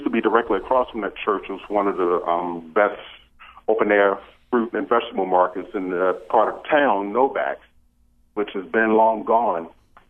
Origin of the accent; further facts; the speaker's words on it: Baltimore, Maryland, United States; because I grew up in Baltimore. As a matter of fact, the church that she's having a meeting in, I graduated from that in the sixth grade.